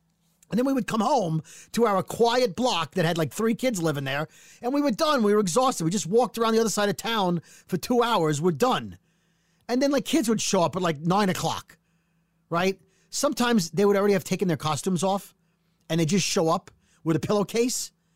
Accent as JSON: {"language": "English", "town": "Brooklyn", "region": "New York", "country": "United States", "tie": "born or raised there", "said": "And it was, my age, it was at a time when I didn't have cable growing up in Brooklyn."}